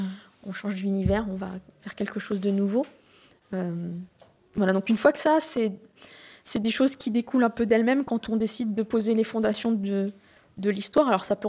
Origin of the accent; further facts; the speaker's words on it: Paris, Île-de-France, France; je suis parisienne et que j'ai un oncle qui vit dans le Var